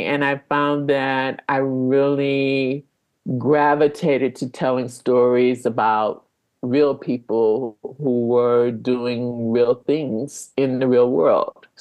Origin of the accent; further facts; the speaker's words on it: Detroit, Michigan, United States; It was sort of embedded in me as a child growing up in Detroit.